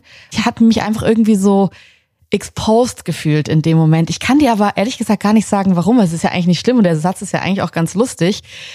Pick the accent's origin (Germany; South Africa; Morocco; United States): Germany; Southern Germany; Und ich bin in Süddeutschland auf dem Land aufgewachsen